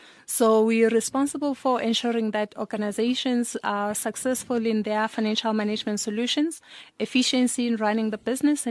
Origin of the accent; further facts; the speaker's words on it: Sebokeng, Gauteng, South Africa; also born or lived in Eastern Cape; My background is I was born in the Eastern Cape. I grew up at the Vaal Triangle in the township called Sebokeng.